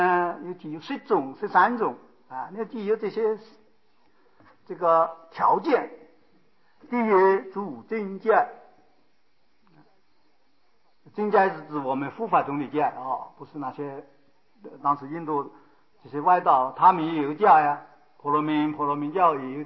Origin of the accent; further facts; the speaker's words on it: China; 我们是中国人，我是中国出家人